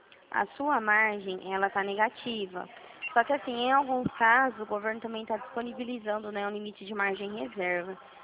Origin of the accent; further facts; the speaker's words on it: Dracena, São Paulo, Brazil; Eu sou aqui de Dracena.